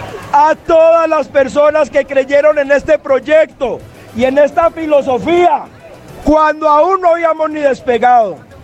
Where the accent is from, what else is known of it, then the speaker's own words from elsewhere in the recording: Cali, Valle del Cauca, Colombia; todos somos caleños y unidos vamos a revivir a Cali